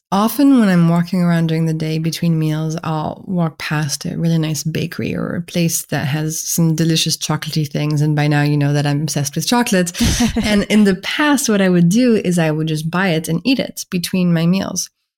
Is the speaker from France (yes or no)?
yes; France; accent: French; English is a second language; No, my French accent is betraying me.